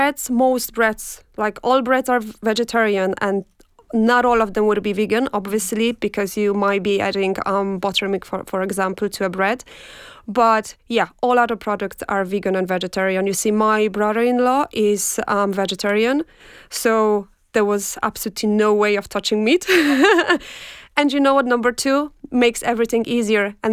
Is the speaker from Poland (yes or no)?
yes; Poland; moved away; I come from Poland. I've been living here with my family and my husband for last nearly 19 years. We initially came just for 1 year and it turned into 19 years.